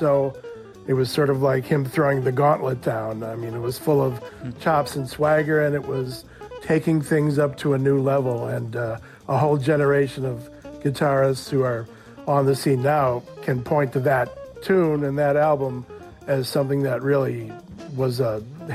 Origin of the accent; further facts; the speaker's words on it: Milwaukee, Wisconsin, United States; I grew up in Milwaukee.